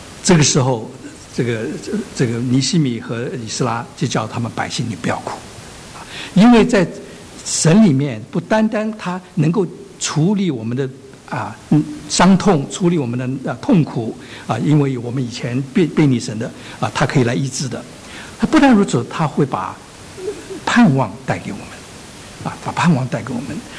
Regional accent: China; moved away as an adult; now in United States; 其实我们中国人也违背，老美也违背。啊，我想到这里，我就想起，我刚来美国念书的时候，

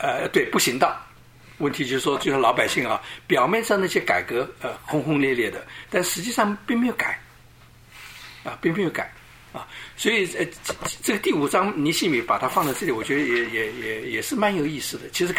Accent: Taiwan; 这个希伯来文呢是我们从台湾来的叫母音跟子音

